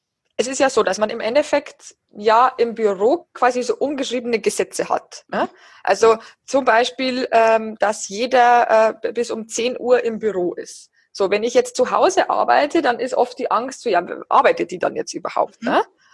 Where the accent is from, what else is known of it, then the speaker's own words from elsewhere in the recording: Bavaria, Germany; now in Berlin, Germany; Ich komme ursprünglich aus Bayern und lebe jetzt seit über 5 Jahren, fast 6 Jahren in Berlin.